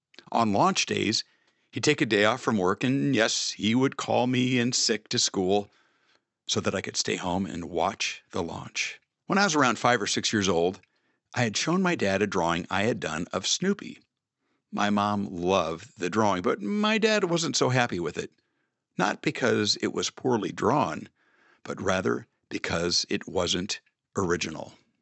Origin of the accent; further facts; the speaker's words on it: Omaha, Nebraska, United States; As a kid growing up in South Omaha, I had plenty of opportunities to watch those launches.